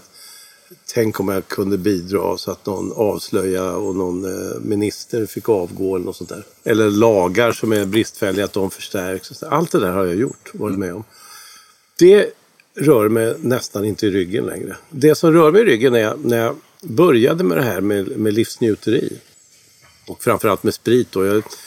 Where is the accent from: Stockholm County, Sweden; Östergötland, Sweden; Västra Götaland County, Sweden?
Östergötland, Sweden; Linköping; Där föddes jag 1956, så jag är 61 år nu.